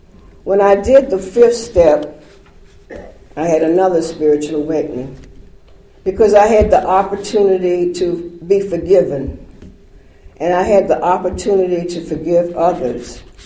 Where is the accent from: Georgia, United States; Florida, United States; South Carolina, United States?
Georgia, United States; Savannah; also born or lived in New York City; I grew up in Savannah and had a career in New York City.